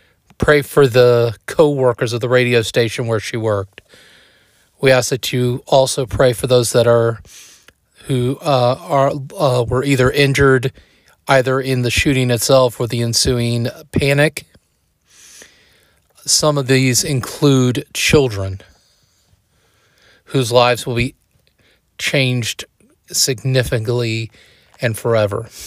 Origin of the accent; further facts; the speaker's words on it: Kansas City, Missouri, United States; Those of you who know me know I am from Kansas City.